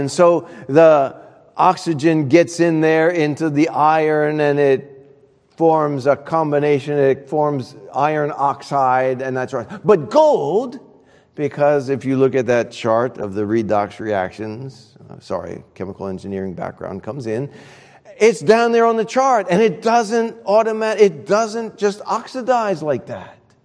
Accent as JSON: {"language": "English", "town": "New Orleans", "region": "Louisiana", "country": "United States", "tie": "born or raised there", "said": "I grew up down south in New Orleans. And this little fact, it rarely snows in New Orleans, Louisiana."}